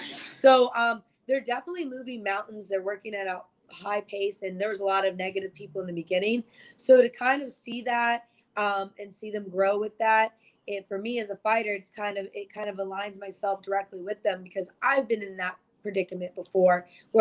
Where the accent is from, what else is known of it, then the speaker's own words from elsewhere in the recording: Germany; And growing up in Germany, you know, I remember walking to the parks